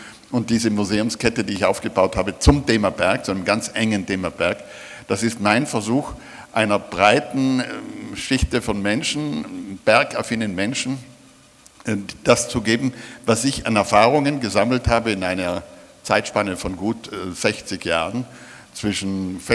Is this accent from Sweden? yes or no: no; Villnöss, Trentino-Alto Adige, Italy; das Vilnöstal, wo ich groß geworden bin, wo ein paar hundert Bauern lebten und ein paar Handwerker